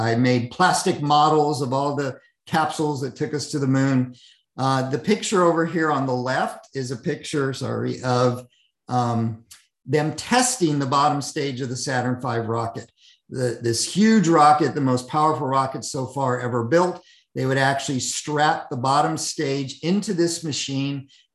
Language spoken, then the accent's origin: English; Fort Worth, Texas, United States; born there; I was born in Fort Worth, Texas, when my dad was a student at Dallas Theological Seminary.